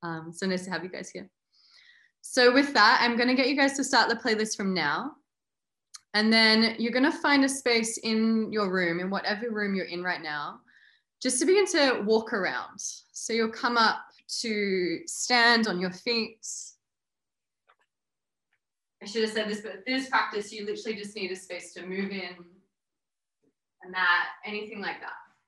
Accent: Sydney, New South Wales, Australia; I'm from Sydney, Australia.

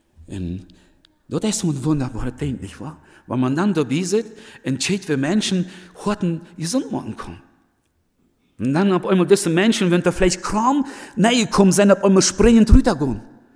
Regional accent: Russia; German is a second language; Ich dachte, so viel Deutsch kann ich nicht. Wie Deutsch wie bei uns in Russland, wie dort eine Fremdsprache.

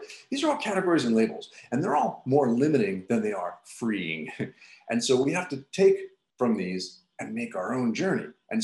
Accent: Hawaii, United States; I'm from Hawaii, but I at the time lived in Sacramento.

